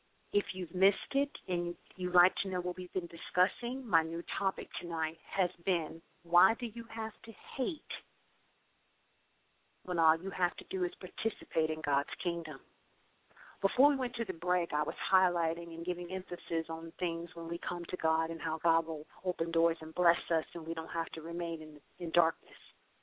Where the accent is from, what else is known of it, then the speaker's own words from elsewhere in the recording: Atlanta, Georgia, United States; After the brook dried up at so many different churches in my hometown, Atlanta, Georgia, it was there at Beulah Missionary Baptist Church